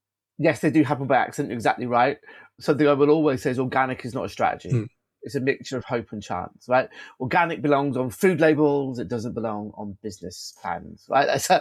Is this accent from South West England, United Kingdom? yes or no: yes; South West England, United Kingdom; I'm from Wiltshire, which is the Southwest to anyone other than people that live in the Southwest, right?